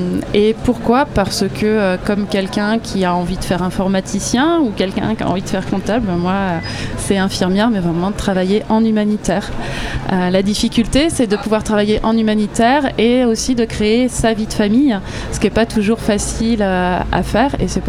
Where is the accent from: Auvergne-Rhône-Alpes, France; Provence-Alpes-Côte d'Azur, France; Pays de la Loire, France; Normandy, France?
Pays de la Loire, France; Saint-Nazaire; Je suis de Saint-Nazaire. Je suis infirmière anesthésie, je travaille à l'hôpital de Saint-Nazaire.